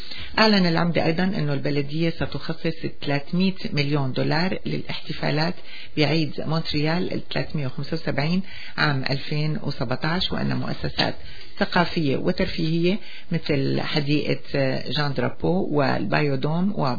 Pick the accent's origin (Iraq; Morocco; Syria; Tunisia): Syria; يعني هي طريقة كتير معروفة عندنا بسوريا